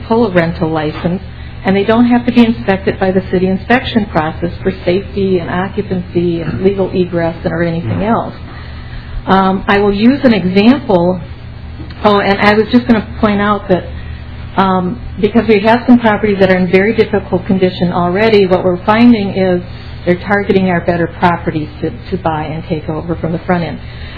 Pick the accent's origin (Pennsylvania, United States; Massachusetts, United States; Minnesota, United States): Minnesota, United States; Minneapolis; I'm from the Southeast Como neighborhood